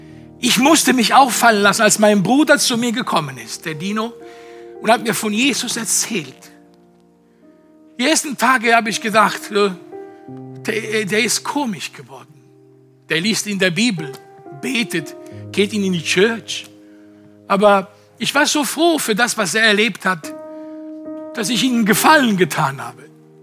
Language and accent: German; Sicily, Italy; Denn ich als Kind in Sizilien, als 2-3-Jähriger, bin ich manchmal weggerannt